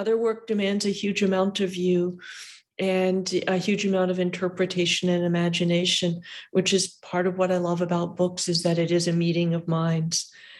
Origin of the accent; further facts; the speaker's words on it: California, United States; Of course, I'm a Californian.